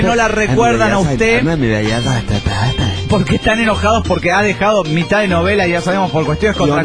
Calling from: Chetumal, Quintana Roo, Mexico; de Chetumal, Quintana Roo, México.

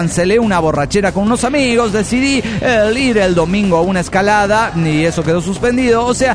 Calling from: Bogotá, Colombia; de Bogotá, Colombia.

